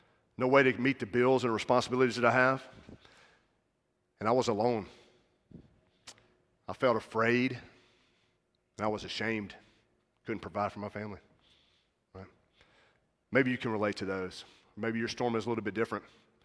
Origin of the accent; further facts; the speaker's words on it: Georgia, United States; And for you from South Carolina, I'm from Georgia.